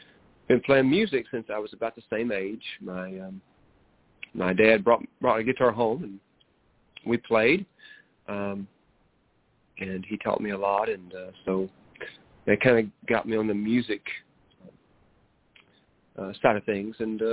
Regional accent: Kentucky, United States; I am from Kentucky, born and raised.

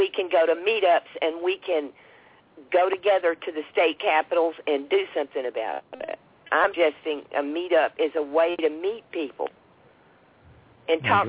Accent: United States; I take exception with we as the American people.

